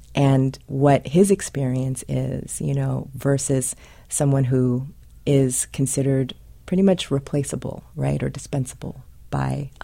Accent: California, United States; Someone that I knew when I was growing up in California, they all sort of combined.

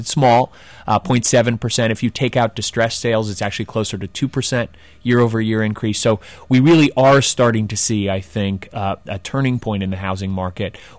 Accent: New York City, New York, United States; particularly growing up in New York City, have seen such a tradition there of a strong commitment to equality

